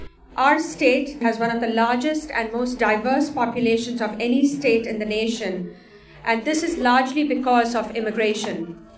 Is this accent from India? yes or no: yes; India; now in United States; the spiritual and ethical values that I first learned from my family while growing up in India.